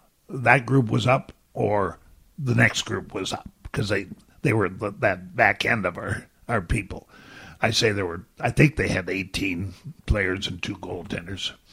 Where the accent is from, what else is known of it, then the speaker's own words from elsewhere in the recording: Ontario, Canada; Southeastern Ontario.